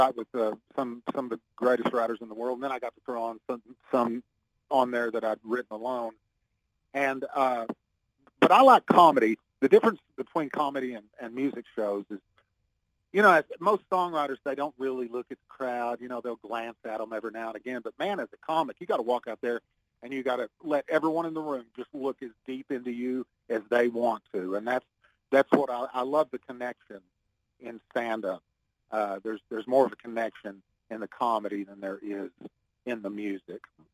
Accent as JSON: {"language": "English", "region": "Texas", "country": "United States", "tie": "born or raised there", "said": "You know, I grew up in Texas, and man, I heard of Huey Long a long time ago."}